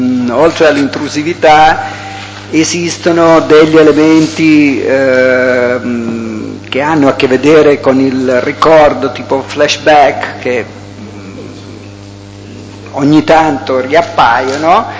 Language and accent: Italian; Ginestra, Basilicata, Italy; born there; now in Milan, Italy; sono nato a Ginestra, Potenza, il 19/3/1955, risiedo a Milano in Alzeno, Viglio Pavese al 44.